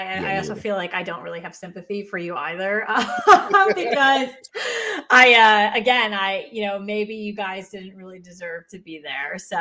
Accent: New Jersey, United States; I'm from New Jersey, but they're around.

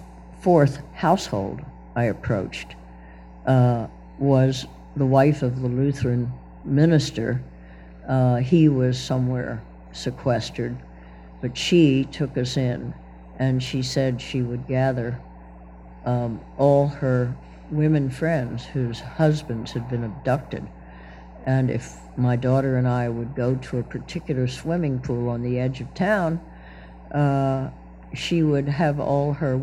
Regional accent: United States; but the one which really changed my mind about being an American was when Susanna, my daughter, and I went to Valparaiso

